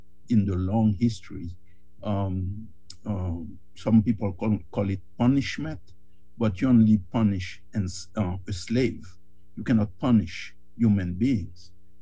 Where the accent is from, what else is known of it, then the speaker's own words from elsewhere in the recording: Haiti; in the decades that I was growing up in Haiti and since that time